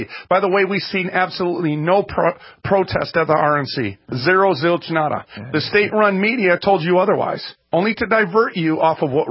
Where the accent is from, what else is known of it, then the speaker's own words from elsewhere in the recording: Minneapolis, Minnesota, United States; I was raised in North Minneapolis. I was raised with Hispanics, blacks, purple people, okay? We were all together.